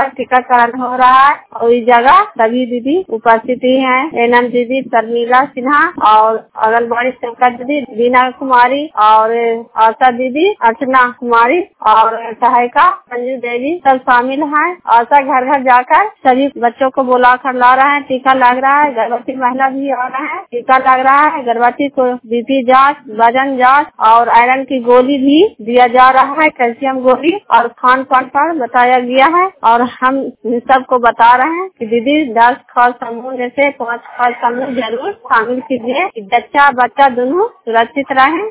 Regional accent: Bihar, India

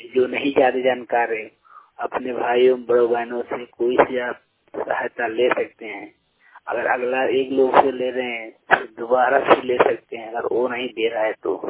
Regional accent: Basti, Uttar Pradesh, India; उत्तर प्रदेश जिला बस्ती से बात कर रहे हैं आपसे। हम बस्ती जिले के रहने वाले हैं, पढ़ते हैं राजकीय स्वास्थ्य इंटर कॉलेज गोरखपुर लाल डिग्गी में।

